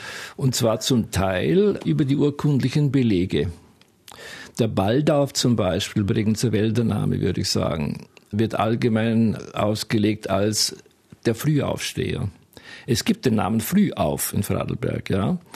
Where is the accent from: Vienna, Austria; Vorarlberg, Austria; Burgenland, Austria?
Vorarlberg, Austria; Giesingen; Ich bin ein waschechter Giesinger. Wohne in Giesingen. Bin allerdings, ja, ich war 8 Jahre musikalisch tätig in Giesingen. Bin dann 65 nach Rankweil gekommen.